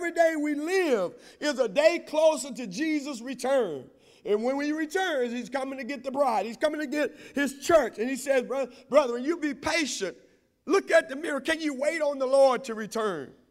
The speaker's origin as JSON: {"language": "English", "region": "Texas", "country": "United States", "tie": "born or raised there", "said": "I remember when I was growing up in East Texas, we would plant peas and corn"}